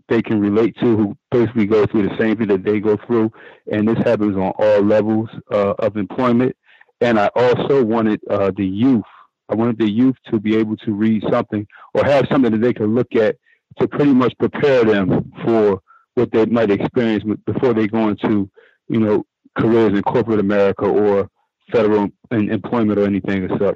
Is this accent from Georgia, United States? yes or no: no; Trenton, New Jersey, United States; And I'm originally from Trenton, New Jersey.